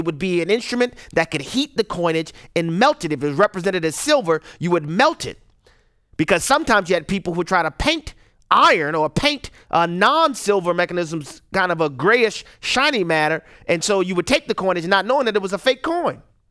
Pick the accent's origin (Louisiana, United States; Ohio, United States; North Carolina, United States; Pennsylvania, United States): Louisiana, United States; I had to take bar exams primarily because my home state, Louisiana, doesn't have reciprocity